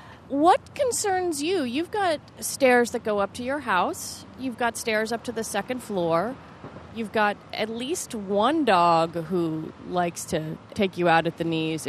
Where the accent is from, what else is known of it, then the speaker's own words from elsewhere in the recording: Washington, District of Columbia, United States; You know, I took a walk in Washington, D.C., my hometown, and also the city where you're based.